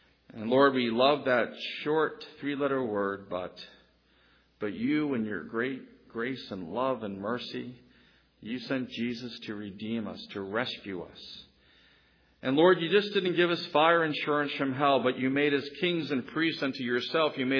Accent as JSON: {"language": "English", "town": "Philadelphia", "region": "Pennsylvania", "country": "United States", "tie": "born or raised there", "said": "I was born in Nazareth Hospital. I think that's the home circle section of Philadelphia. I grew up in Taconi. I went to high school in Mayfair."}